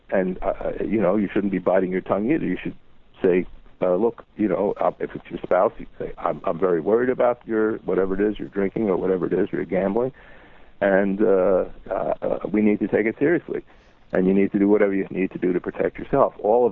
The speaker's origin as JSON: {"language": "English", "town": "Boston", "region": "Massachusetts", "country": "United States", "tie": "born or raised there", "said": "in my hometown here in Boston"}